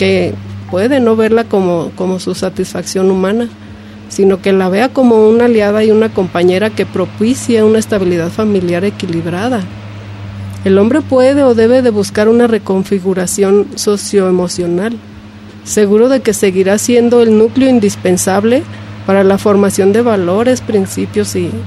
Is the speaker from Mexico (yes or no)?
yes; Mexico; Como responsable, como patriota, como mexicano, podemos estar contribuyendo para que bajen estos niveles.